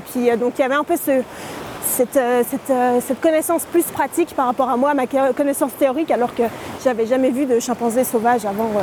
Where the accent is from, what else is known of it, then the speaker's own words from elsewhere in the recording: Geneva, Switzerland; J'ai grandi à Genève, maintenant je suis...